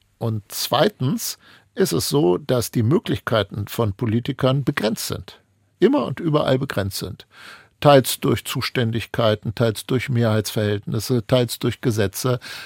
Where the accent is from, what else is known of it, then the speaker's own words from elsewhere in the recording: Lower Saxony, Germany; Wir sind, glaube ich, ziemlich gelassen in Niedersachsen, was ich ehrlich gesagt einen total sympathischen Wesenszug von uns finde